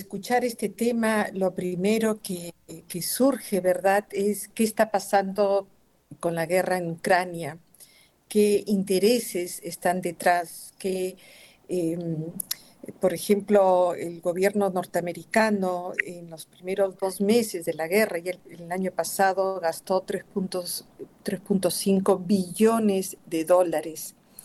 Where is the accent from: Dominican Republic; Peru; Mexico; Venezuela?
Peru; Lima; Sí, estoy en Lima, feliz de estar acá en mi ciudad, en mi país